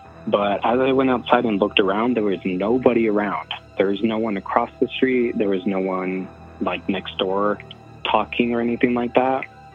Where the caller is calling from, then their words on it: Wyoming, United States; from Wyoming.